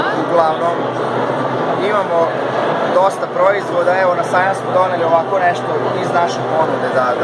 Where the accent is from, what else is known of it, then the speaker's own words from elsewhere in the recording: Đurđevo, Vojvodina, Serbia; Ja sam pčelar iz Đurđeva.